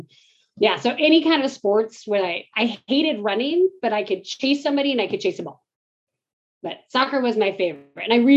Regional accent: El Dorado Hills, California, United States; I was born here in El Dorado Hills.

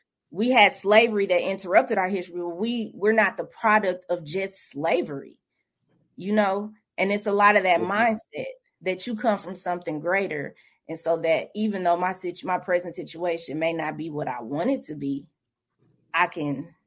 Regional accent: Grandview, Missouri, United States; I grew up in Kansas City, in Grandview, actually. Okay. I never had a Black teacher.

